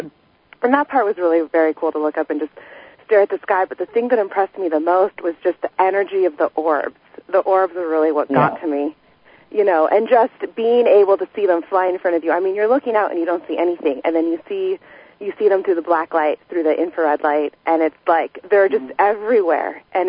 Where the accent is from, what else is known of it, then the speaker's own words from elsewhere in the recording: Corvallis, Oregon, United States; I'm from Corvallis.